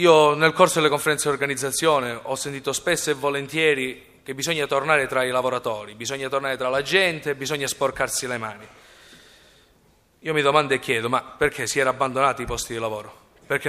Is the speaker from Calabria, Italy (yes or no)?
yes; Catanzaro, Calabria, Italy; vengo da Catanzaro che fa parte del Granducato di Tunisi e quindi sono scuro